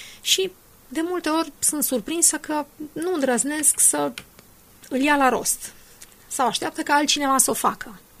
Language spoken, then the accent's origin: Romanian; Transylvania, Romania; atitudinea pe care o avem noi aici, ca ardeleni, așa ponderați și cu mult bun simț și care nu îndrăznim să deranjăm, să supărăm